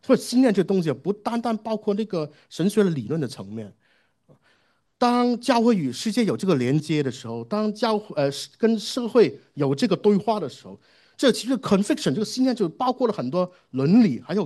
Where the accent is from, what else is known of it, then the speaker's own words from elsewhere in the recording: Hong Kong; 我是新二代啊，我在香港长大的新二代，